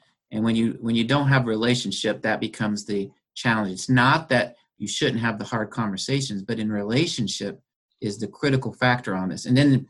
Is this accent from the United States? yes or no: yes; United States; not just because I'm an American, not just because I was raised as a young kid